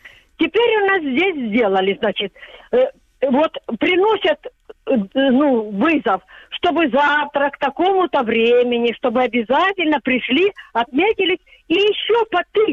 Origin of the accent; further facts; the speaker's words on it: Vuhledar, Donetsk Oblast, Ukraine; Я из Угледара.